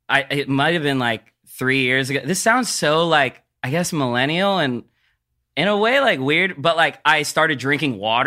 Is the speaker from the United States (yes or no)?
no; Philippines; I'm a Filipino dude, so we get acne very, I don't know, but from what I know, like growing up, I've seen a lot of Filipino dudes with acne.